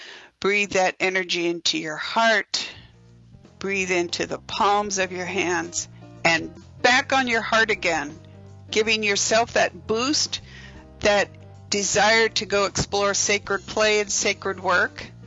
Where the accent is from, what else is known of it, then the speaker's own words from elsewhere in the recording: United States; I know this is an international show, but I'm an American, and we've been through a lot here in the United States this last month.